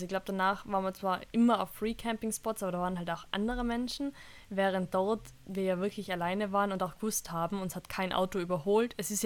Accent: Austria; die Leute fragen, woher ich bin und ich sage, ich bin Österreicherin

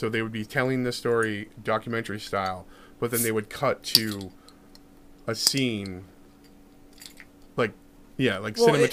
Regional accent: Massachusetts, United States; I mean, growing up in Massachusetts, I had this preconceived notion

